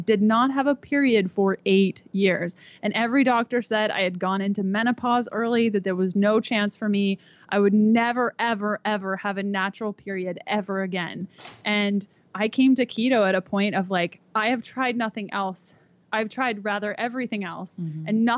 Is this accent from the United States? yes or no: no; Canada; We're from Canada. I need cooler climate.